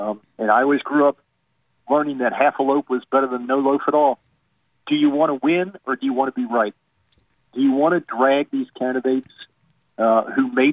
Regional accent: New York, United States; and I would remind you of, as a New Yorker, what it said at the bottom of that Statue of Liberty

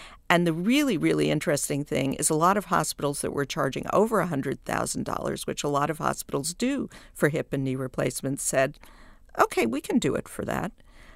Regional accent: New York, United States; I am from New York, where there are three or four really great hospital systems.

